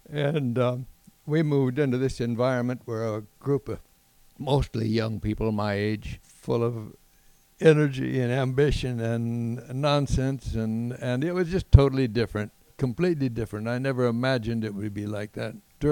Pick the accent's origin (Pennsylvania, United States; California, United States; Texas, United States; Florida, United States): California, United States; Madera; now in Reedley, United States; Well, I grew up living on a farm. My dad was a rural mail carrier and a preacher and a farmer.